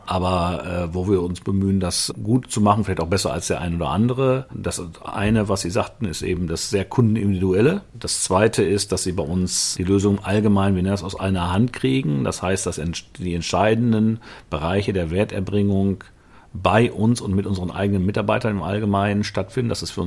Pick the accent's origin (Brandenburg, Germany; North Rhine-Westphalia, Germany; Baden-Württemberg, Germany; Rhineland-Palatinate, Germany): North Rhine-Westphalia, Germany; Paderborn; Also ich bin gebürtiger Paderborner, da komme ich her